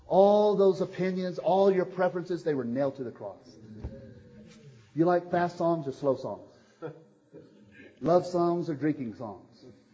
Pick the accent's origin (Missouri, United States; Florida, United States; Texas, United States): Texas, United States; moved away; You know, I came from Texas, and, you know, there's things. When I got to California, man, avocados everywhere.